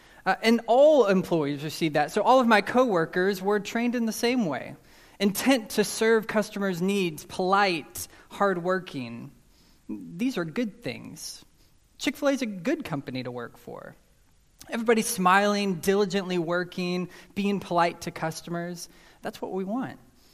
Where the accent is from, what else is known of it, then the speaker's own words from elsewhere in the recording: Dallas, Texas, United States; See, I grew up in Dallas. I grew up drilled with manners of please and thank you.